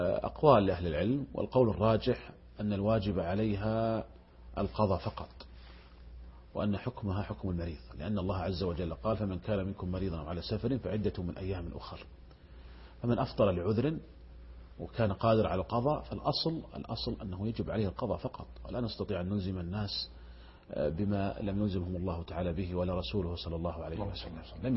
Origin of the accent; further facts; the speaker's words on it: Saudi Arabia; الشركات عندنا في المملكة العربية السعودية ملزمة بدفع زكواتها